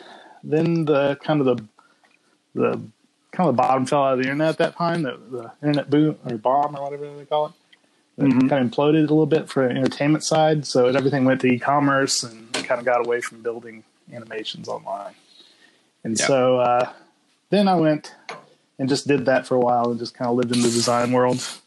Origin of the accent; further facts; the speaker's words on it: Kansas, United States; I was a young kid and growing up in Kansas in a small town there, and comics were everywhere at the time.